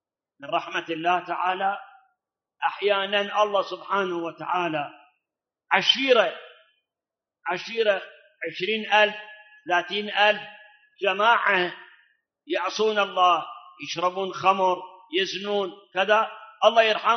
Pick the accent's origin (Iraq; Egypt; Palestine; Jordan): Iraq; بلاد حتى عندنا بالعراق غير الملح ما بيعشي ملح